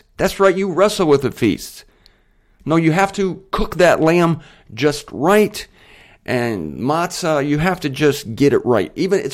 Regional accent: Canton, Ohio, United States; There was a church in my hometown of Canton, Ohio, named after him, Saint Michael.

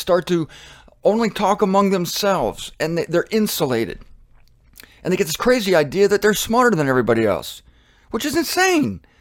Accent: Canton, Ohio, United States; I'm from Canton, Ohio. It's a city. I was raised in the suburbs, so my fingernails are clean.

